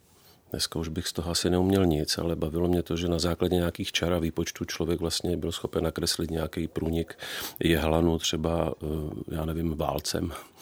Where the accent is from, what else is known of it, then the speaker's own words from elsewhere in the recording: Ostrava, Moravian-Silesian Region, Czechia; podařilo se mi udělat přijímací zkoušky na stavební průmyslovku v Ostravě, odkud pocházím.